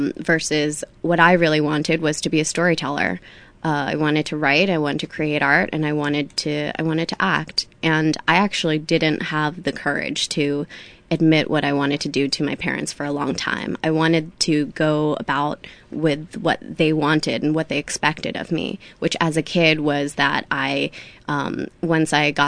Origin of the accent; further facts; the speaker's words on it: Staten Island, New York, United States; I grew up in Staten Island. I went to private school. I was bullied. I was the only Chinese kid in the school.